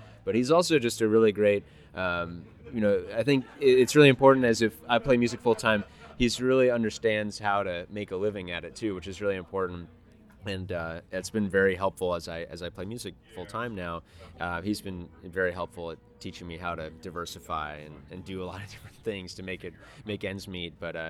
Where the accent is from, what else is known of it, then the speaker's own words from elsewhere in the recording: Baltimore, Maryland, United States; we've known about each other growing up in Baltimore, and we're very proud of the city.